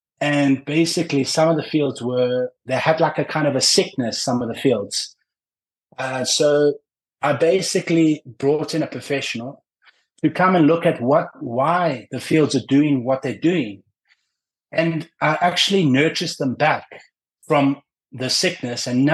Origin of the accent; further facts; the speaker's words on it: Greece; also born or lived in South Africa; I started in South Africa. I was born in South Africa and I moved to Greece very young.